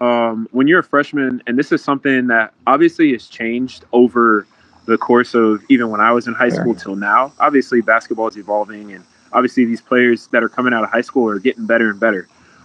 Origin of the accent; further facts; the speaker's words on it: Houston, Texas, United States; So I grew up in the Houston area. So I grew up in I actually went to Kingwood High School. So it's north Houston.